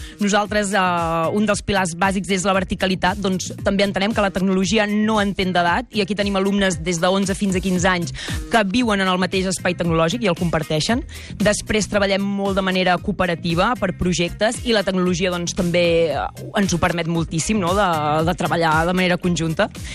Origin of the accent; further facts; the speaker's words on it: Sant Esteve Sesrovires, Catalonia, Spain; also born or lived in L'Hospitalet de Llobregat / Esparreguera; now in Perpignan, France; jo sóc nascuda a l'Hospitalet de Llobregat, després preadolescència a Sant Esteve Sarrovires, i després totes les altres coses de la vida a Esparreguera.